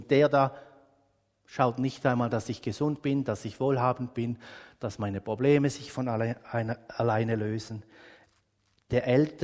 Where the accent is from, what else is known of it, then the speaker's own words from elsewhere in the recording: Switzerland; Das sehen wir als Schweizer doch gern